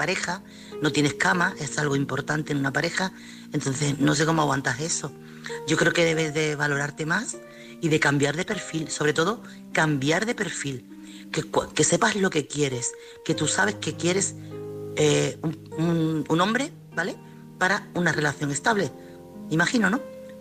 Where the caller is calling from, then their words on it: Chiclana, Andalusia, Spain; corresponsal de Chiclana.